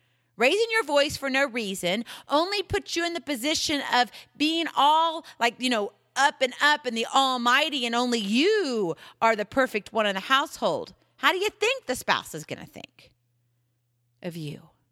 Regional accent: Hawaii, United States; they asked me the question, well, where are you from? And I would say Hawaii, there began the arrows.

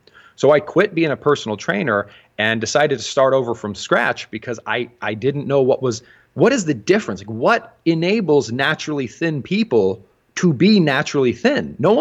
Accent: Ohio, United States; We grew up in the Midwest, Central Ohio

